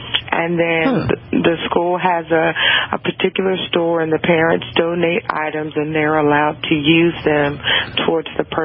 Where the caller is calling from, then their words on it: South Carolina, United States; I'm calling from South Carolina, and I am calling about rewarding the children for grade.